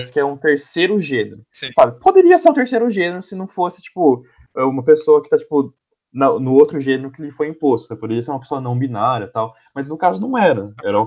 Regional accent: Northeast Region, Brazil; Não é porque eu sou nordestina que a minha vida é sofrida

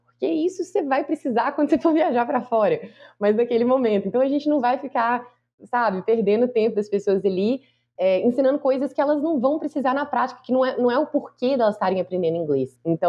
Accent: Belo Horizonte, Minas Gerais, Brazil; moved away as an adult; also born or lived in United States; Pois é, eu nasci em BH, cresci, morei em BH, né? A maior parte da vida, mas aos 21 anos eu fui para os Estados Unidos estudar.

